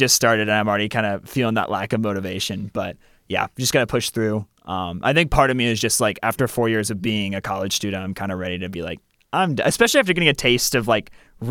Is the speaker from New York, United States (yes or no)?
no; Louisville, Kentucky, United States; I grew up in Louisville, so I've grown up going to Kings Island my whole life.